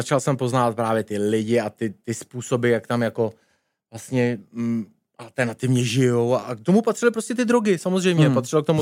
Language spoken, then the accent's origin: Czech; Teplice, Ústí nad Labem Region, Czechia; sklářský učňák u nás v Teplicích, rodnejch.